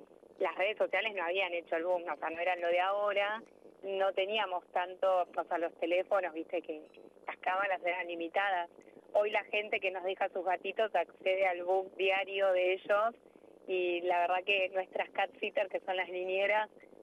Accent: Trelew, Chubut, Argentina; yo soy del sur, de Trelew

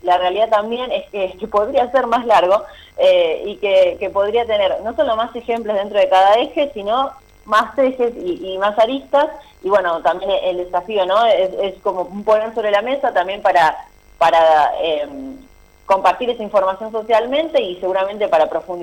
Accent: Argentina

